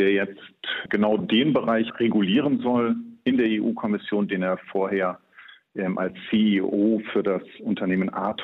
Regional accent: Lower Saxony, Germany; ich bin Niedersachse

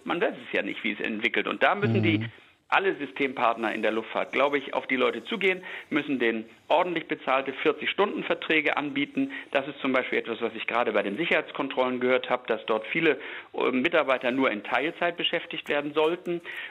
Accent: Hamburg, Germany; die setzen einen ja jetzt im Ausblick für mich als Hamburger, nächste Woche Sommerferien, setzen einen diese Schlangen ja schon unter Druck.

